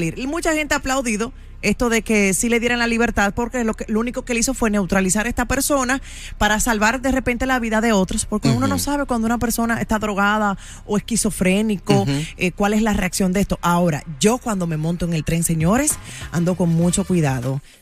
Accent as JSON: {"language": "Spanish", "region": "New York", "country": "United States", "said": "Y nosotros, como neoyorquinos, creo que es un tema muy importante"}